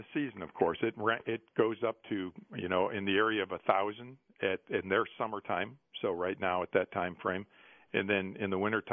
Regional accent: North Dakota, United States; I grew up in North Dakota. You don't see very many days as nice as the coldest day in North Dakota there.

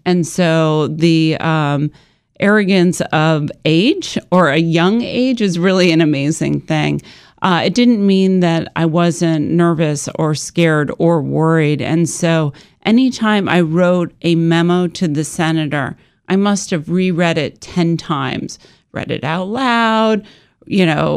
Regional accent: Rochester, New York, United States; So I grew up in Rochester, New York, the daughter of two academics.

